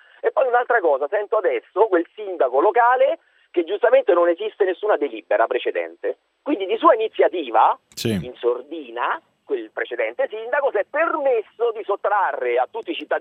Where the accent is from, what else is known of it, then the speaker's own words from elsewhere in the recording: Velletri, Lazio, Italy; In realtà sono di Velletri, non di Roma. Chiamo la Velletri.